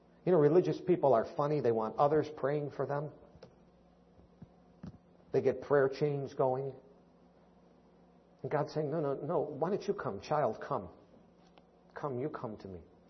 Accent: Missouri, United States; I'm from Missouri. You show me.

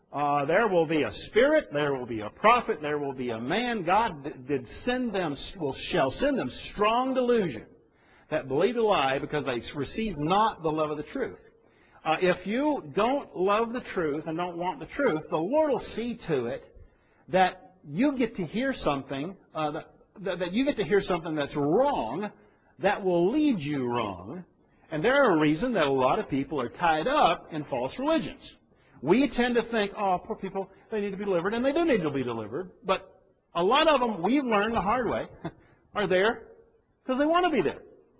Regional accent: United States; And that's not just because I'm an American.

